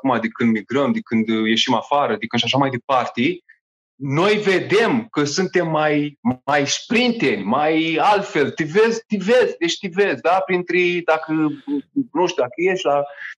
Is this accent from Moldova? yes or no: no; Romania; Adică facem exact românește, da? Noi suntem români până la capăt.